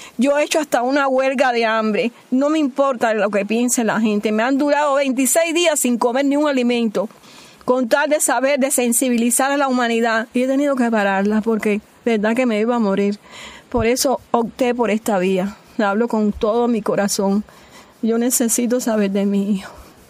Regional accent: Cuba; cubana, representante de ese pueblo adolorido y madre adolorida que estoy.

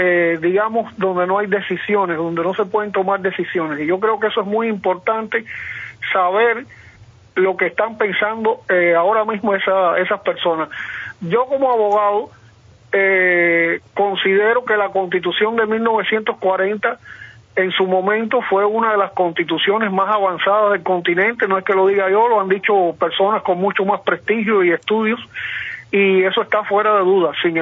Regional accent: Cuba; como abogado y como ciudadano cubano

